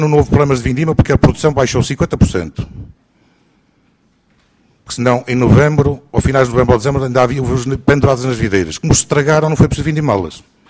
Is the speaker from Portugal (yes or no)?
yes; Norte, Portugal; born there; Mas é que eu vivo este assunto que nasci no Douro.